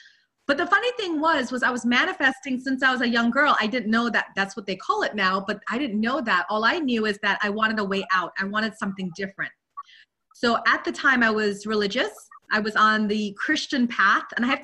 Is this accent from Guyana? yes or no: yes; Guyana; also born or lived in London, United Kingdom; So I am British born. I was born in London, but I grew up in Guyana, South America. I came from South America, a third world country. We are a very poor country.